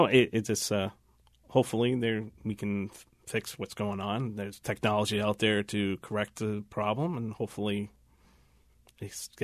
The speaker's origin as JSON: {"language": "English", "town": "Manchester", "region": "New Hampshire", "country": "United States", "lives_now": "Merrimack, United States", "said": "You know, and we came from Manchester."}